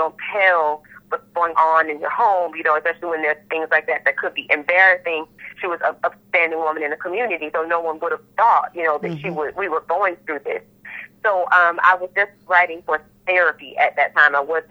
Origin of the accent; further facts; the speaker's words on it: Gainesville, Florida, United States; I realized that in my community, I was raised in Gainesville, Florida.